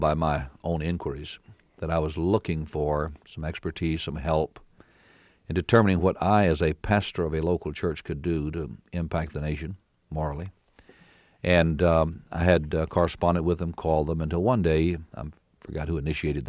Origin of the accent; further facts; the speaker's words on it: Lynchburg, Virginia, United States; also born or lived in Springfield, Missouri; 4 years later, came back to my hometown, Lynchburg, Virginia, and started the ministries.